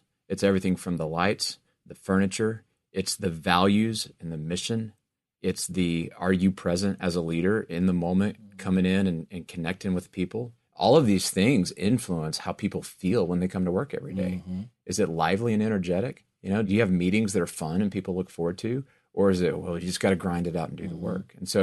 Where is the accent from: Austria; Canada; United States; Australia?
United States; Texas; I'm from West Texas. I grew up in the middle of cotton fields everywhere, right?